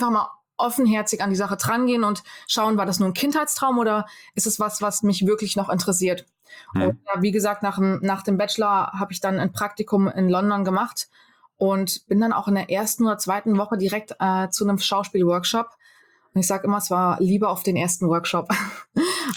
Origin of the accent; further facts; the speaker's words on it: Fulda, Hesse, Germany; Ich bin in Fulda geboren, bin in Pronzell aufgewachsen und war ja die ersten 18 Jahre meines Lebens auch in Fulda, habe das Abitur am Domgymnasium gemacht